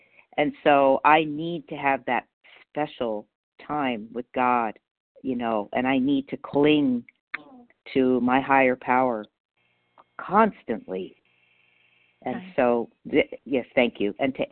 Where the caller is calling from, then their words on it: Palmdale, California, United States; I'm calling from Palmdale, California, which is just a little an hour north of the city of Los Angeles.